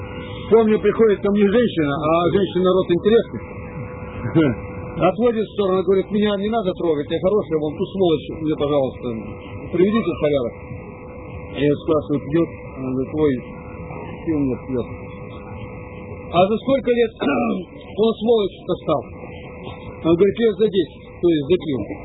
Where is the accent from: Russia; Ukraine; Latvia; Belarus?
Russia; Chelyabinsk, Chelyabinsk Oblast; Кстати, я родился в Челябинске, в Сороковке, Челябинск город. Приезжаю в родной город